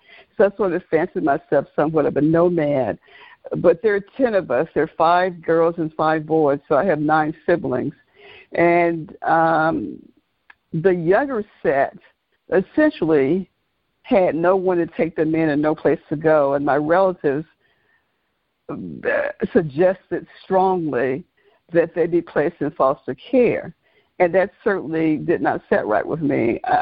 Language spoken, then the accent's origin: English; Mississippi, United States; now in Atlanta, United States; Actually, no. I am from North Mississippi. I've been in Atlanta since 1988. I moved here on my birthday, September 25th, 1988.